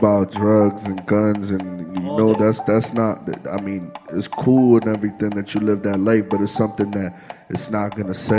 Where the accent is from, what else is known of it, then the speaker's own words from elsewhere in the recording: South Carolina, United States; Me, I'm a person. I grew up in South Carolina.